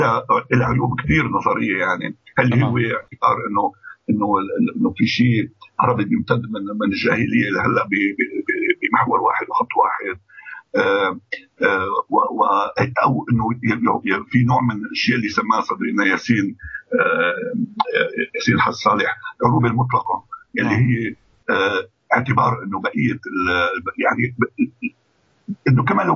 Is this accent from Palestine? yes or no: no; Syria; مثل ما أنا سوري بيعنوه طبعا قبل كل شيء سوري